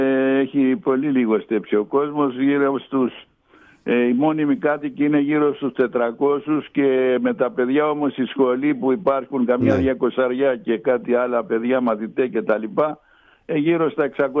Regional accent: Oinousses, North Aegean, Greece; Από τις Ινούσες, εκεί γεννήθηκα, εκεί μεγάλωσα, εκεί τελείωσε το σχολείο.

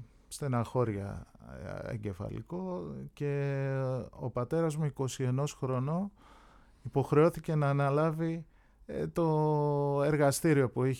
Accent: Istanbul, Turkey; Εγώ γεννήθηκα και μεγάλωσα στην Κωνσταντινούπολη, στην περιοχή Τζιχαγκίρ, Ταξίμ. Είναι μια συνοικία που την κατοικούν Έλληνες της Κωνσταντινούπολης

